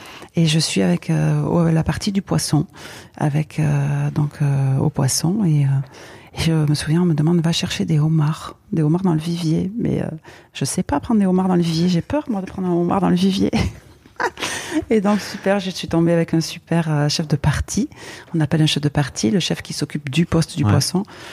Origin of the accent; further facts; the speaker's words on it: Biarritz, Nouvelle-Aquitaine, France; m'a dit, donc savait que j'étais de Biarritz et tout ça